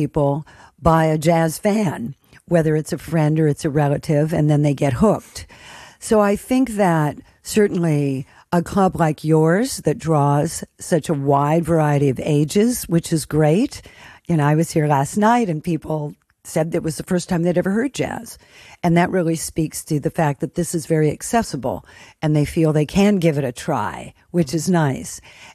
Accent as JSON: {"language": "English", "country": "United States", "said": "I think one of the great things about jazz, and I say this as an American, is that I think that it could only have been born in America."}